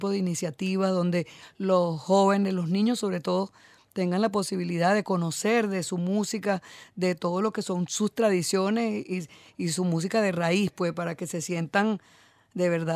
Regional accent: Venezuela; Como venezolanos, entonces lo que escuchamos, lo queremos.

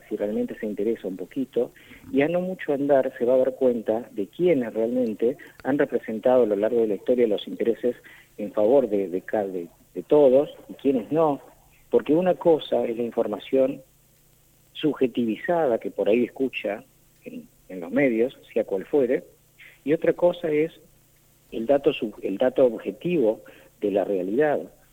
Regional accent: Argentina; tener la responsabilidad como argentino de buscar por su propia cuenta la información

